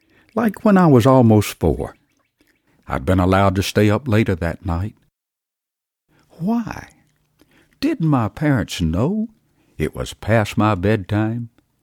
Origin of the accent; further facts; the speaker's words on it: New Hope, Alabama, United States; from New Hope, Alabama.